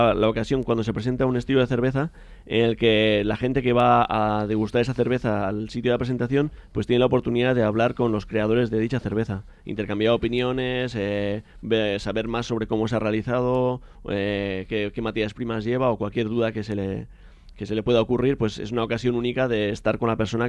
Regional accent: San Sebastián, Basque Country, Spain; los dos digamos hermanos que somos de Garangar Donostia

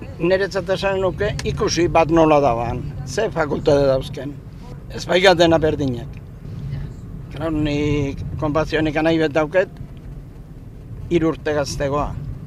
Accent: Leitza, Navarre, Spain; born there; Leitzeko, behin bordako basa erin, jaioa. Jaio nintzen, 1918.

